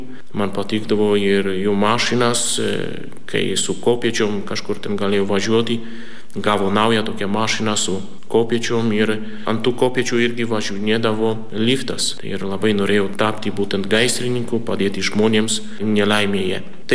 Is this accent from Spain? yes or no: no; Poland; Lithuanian is a second language; now in Klaipėda, Lithuania; pranciškonas, konventualas. Esu kilęs iš Lenkijos, o dabar dirbu, tarnauju pranciškonų konventualų ordine, būtent Klaipėdoj